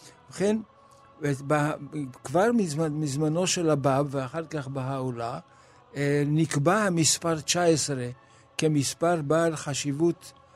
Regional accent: Haifa, Haifa District, Israel; born there; אני נולדתי בחיפה. ונולדתי לא רחוק מן הגנים הבהאים.

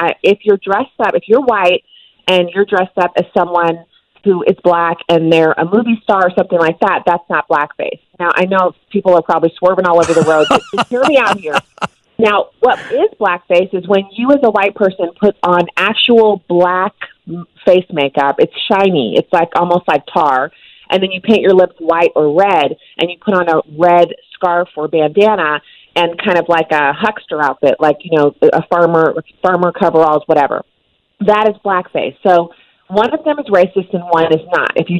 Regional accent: Germany; I grew up in Germany, and we had one channel, Armed Forces Radio, and then we had Armed Forces Network, which is a TV.

